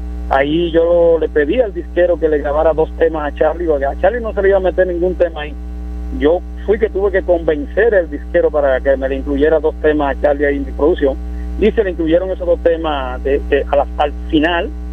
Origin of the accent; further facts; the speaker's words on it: Mamey, Puerto Plata, Dominican Republic; la inicié estudiando música en mi pueblo natal, mi pueblo hermoso, el Mamey Los Hidalgos.